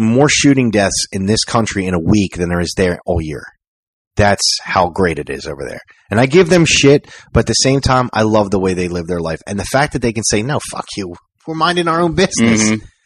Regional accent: United States; born there; I come from a family who is literally from Italy. Okay. I'm American born. You know, I'm one of the few generations that were born here

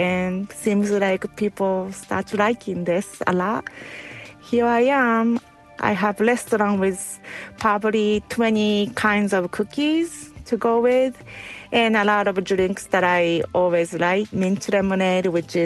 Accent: Japan; English is a second language; now in Los Angeles, United States; growing up in Japan, where my mom always cooked, she used to bake cookie for next day's snack. So watching her baking made me start wanting to work at the bakery in Japan

